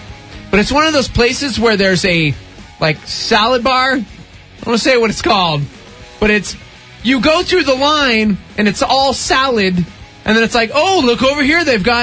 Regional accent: Texas, United States; I'm from Texas? I like meatloaf and chicken fried steak.

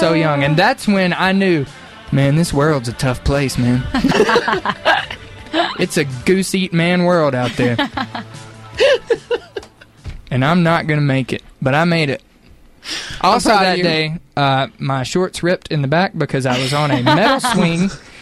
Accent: Florida, United States; born or raised there

